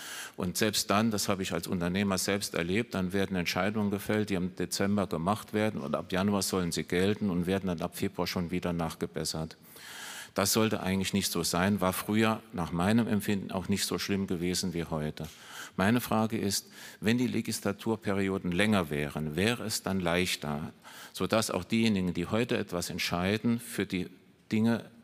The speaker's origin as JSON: {"language": "German", "region": "Saarland", "country": "Germany", "tie": "born or raised there", "said": "Ich bin Saarländer, bin hier geboren, habe hier gearbeitet"}